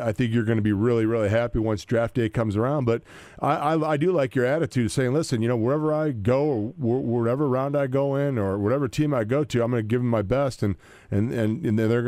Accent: Chicago, Illinois, United States; now in Kansas City, United States; Look at me. I grew up in Chicago. I never even knew where Kansas City was. Next thing I know, I've been living here 30 years.

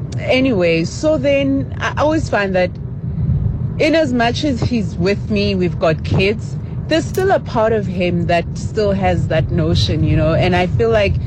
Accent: South Africa; English is a second language; I'm South African. I'm an African.

